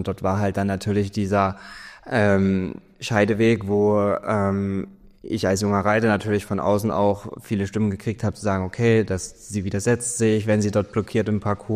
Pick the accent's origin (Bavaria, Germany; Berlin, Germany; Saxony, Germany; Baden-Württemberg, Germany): Saxony, Germany; Chemnitz; Ich bin aus Chemnitz, also bei Chemnitz, genau.